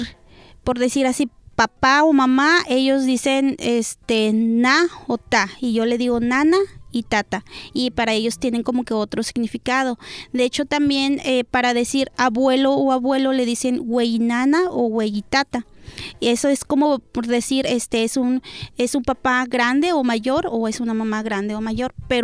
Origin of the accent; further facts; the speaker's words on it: Morelos, Mexico; yo que soy del estado de Morelos, hay varios municipios o comunidades donde también se habla el náhuatl